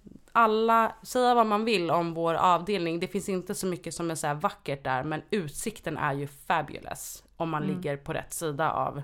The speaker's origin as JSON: {"language": "Swedish", "town": "Stockholm", "region": "Stockholm County", "country": "Sweden", "tie": "born there", "said": "jag är född på SÖS."}